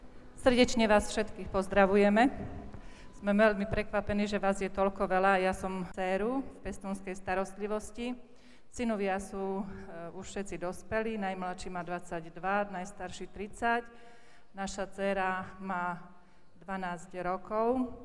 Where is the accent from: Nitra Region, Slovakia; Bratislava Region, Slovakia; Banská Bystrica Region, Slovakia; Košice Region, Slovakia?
Banská Bystrica Region, Slovakia; Bratkovica; ja pochádzam pod Vysokej Divej Polany, z takého lazu, volá sa to Bratkovica, a môj manžel z Moravy, spod Hostina.